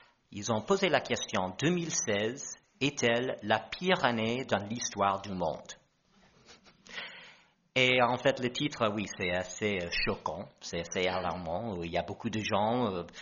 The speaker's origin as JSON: {"language": "French", "country": "United States", "said": "en tant qu'Américain, je veux dire que ça, c'était aussi cité par"}